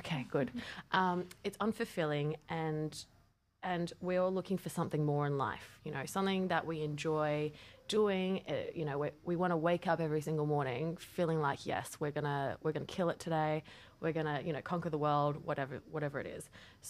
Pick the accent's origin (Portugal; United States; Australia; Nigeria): Australia; So when you come, as an Australian, when you come to New York, you are instantly... like you feel a little bit overwhelmed